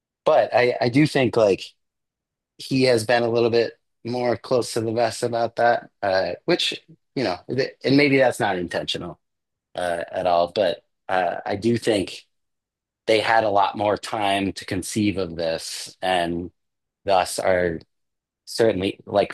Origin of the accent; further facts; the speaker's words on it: Michigan, United States; So I grew up in Michigan, Southeast Michigan, and my mom went to Eastern Michigan.